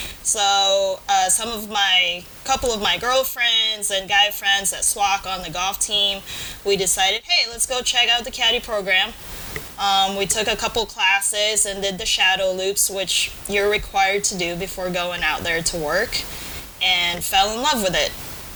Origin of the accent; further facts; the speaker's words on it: Philippines; now in Canby, United States; It was my first love as a kid growing up in the Philippines.